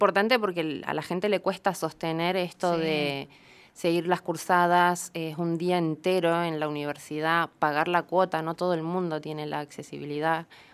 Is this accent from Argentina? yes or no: yes; Zapala, Neuquén, Argentina; Somos todos de Zapala en este momento.